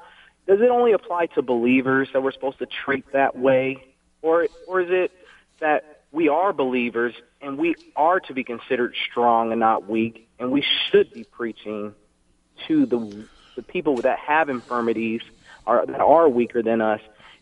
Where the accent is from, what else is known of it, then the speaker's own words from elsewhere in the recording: Phoenix, Arizona, United States; born there; It's awfully funny because I was born in Phoenix.